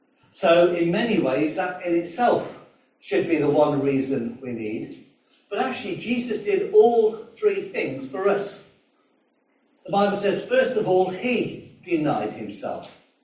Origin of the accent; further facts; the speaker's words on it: Coventry, West Midlands, United Kingdom; I grew up in the Midlands, and in the city of Coventry where I was born